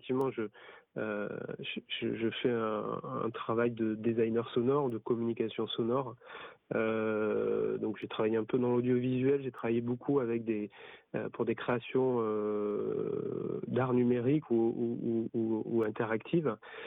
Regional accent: Agen, Nouvelle-Aquitaine, France; moi, je suis originaire d'Agen, dans le Lot-et-Garonne.

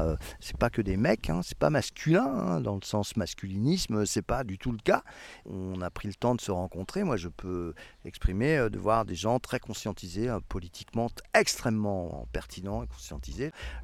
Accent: Saint-Nazaire, Pays de la Loire, France; Moi, je viens de Saint-Nazaire, en Loire-Atlantique.

